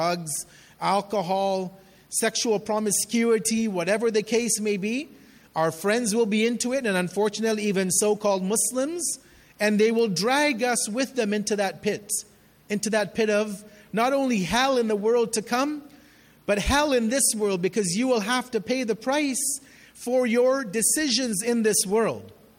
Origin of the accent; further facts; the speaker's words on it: Edmonton, Alberta, Canada; And I probably said the same thing growing up in Edmonton when I was dragged to the majlis every year